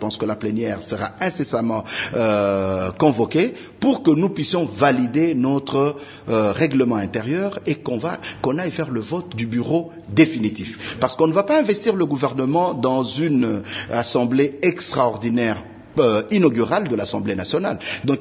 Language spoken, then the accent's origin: French; DR Congo; Nous devons prendre conscience en tant que Congolais